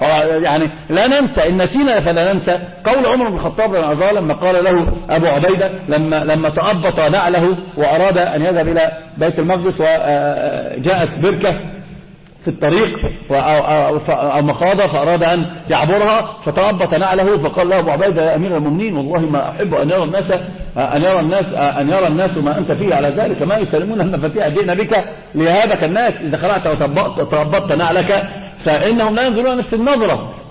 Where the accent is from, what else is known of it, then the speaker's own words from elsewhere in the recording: Egypt; هذا منتشر عندنا في مصر